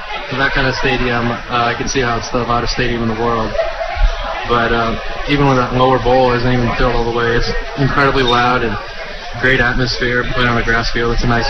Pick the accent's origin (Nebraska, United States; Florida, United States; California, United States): Nebraska, United States; Crete; both coming from Nebraska. He's from Lincoln. I'm from Crete, so we're roughly 25 minutes apart